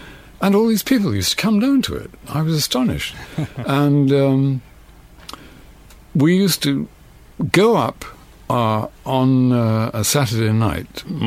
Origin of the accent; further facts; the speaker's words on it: England, United Kingdom; And I said, oh, we're singers, we're English.